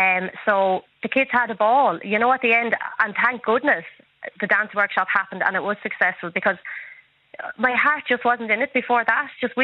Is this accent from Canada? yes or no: no; Ireland; we're from Ireland, we're used to being friendly